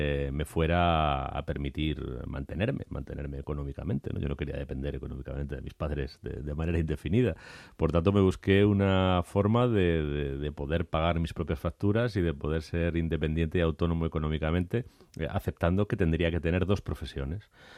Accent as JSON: {"language": "Spanish", "town": "Madrid", "region": "Community of Madrid", "country": "Spain", "tie": "born there", "said": "está dentro del distrito de Latina, está en la raya entre Latina y Carabanchel y del lado de Latina, pero vamos, cuando yo nací, aquello era Carabanchel."}